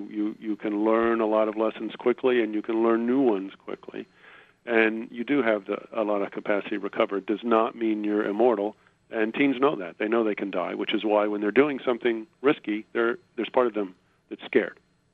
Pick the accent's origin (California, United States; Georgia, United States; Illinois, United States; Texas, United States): Texas, United States; Houston; including most of Texas, I grew up in Houston